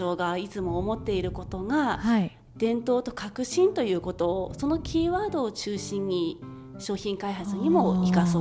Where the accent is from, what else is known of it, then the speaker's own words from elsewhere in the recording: Takaoka, Toyama, Japan; 生まれも育ちも高岡出身です。